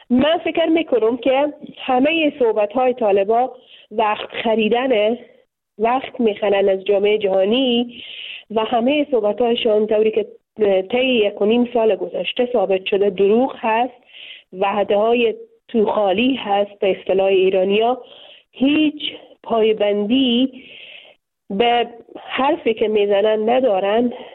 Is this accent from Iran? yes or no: no; Afghanistan; من جدا از مردم افغانستان نیستم و مردم افغانستان که در افغانستان زندگی میکنم، در خانواده های افغان زندگی میکنم